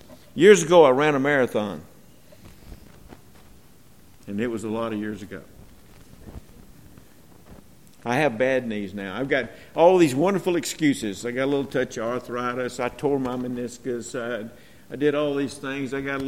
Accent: Mississippi, United States; He found out I was from Mississippi

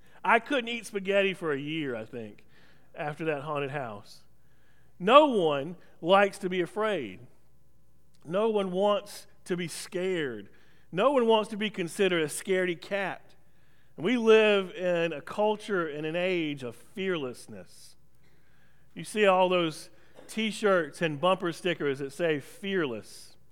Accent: North Carolina, United States; Growing up in Columbus County, North Carolina, one of the biggest things to do on Halloween night was to go

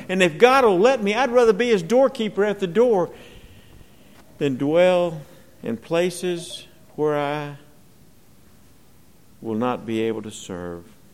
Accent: Mississippi, United States; He found out I was from Mississippi

